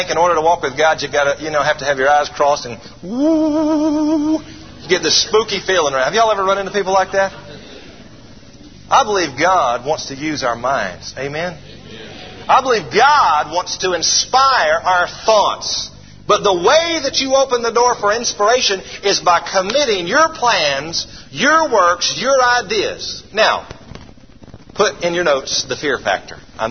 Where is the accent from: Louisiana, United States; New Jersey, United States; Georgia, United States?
Georgia, United States; Atlanta; I grew up in Atlanta, and I was home on a college break.